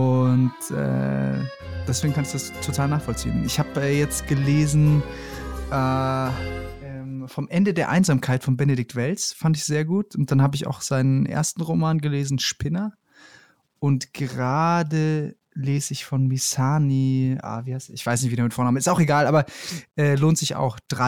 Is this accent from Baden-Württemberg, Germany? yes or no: yes; Heidelberg, Baden-Württemberg, Germany; ich war in Heidelberg und das ist ja meine Heimatstadt.